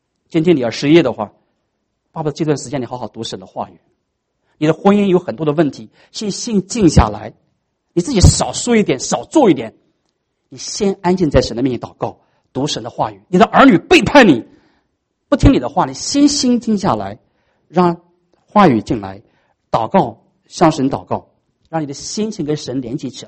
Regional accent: Northeast China, China; 按照我们东北人话，这是必须的，这是必须的

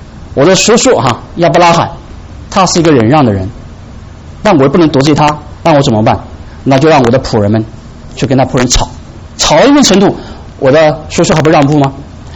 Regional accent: China; 我们中国人会说自然而然的会产生这些 desire

